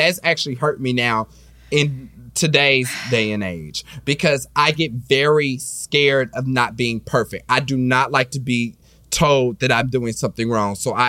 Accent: Kansas City, Missouri, United States; especially with growing up in Kansas City

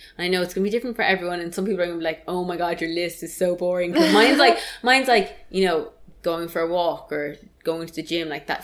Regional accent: Ireland; And I know as Irish people, we call that cocky, but...

